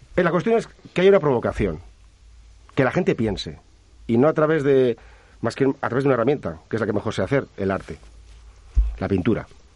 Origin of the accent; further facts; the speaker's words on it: Vitoria-Gasteiz, Basque Country, Spain; now in Madrid, Spain; me encanta Madrid, por cierto, yo soy de Vitoria. Un saludo a toda la gente de Vitoria.